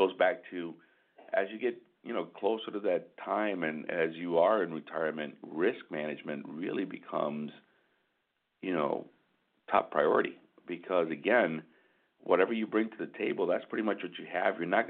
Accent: Michigan, United States; We're from Michigan, so we get a lot of snowbird stuff.

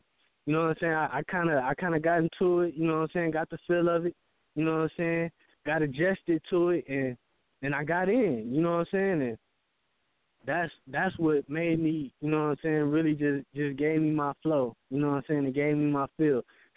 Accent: Saginaw, Michigan, United States; Like, and, like, where I'm from, I'm from Saginaw, Michigan.

